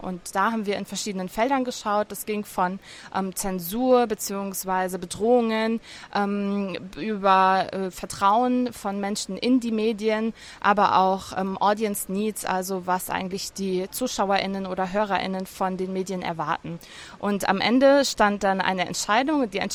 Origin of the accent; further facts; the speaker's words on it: Germany; now in Lebanon; aber auch mich als Deutsche, die im Libanon lebt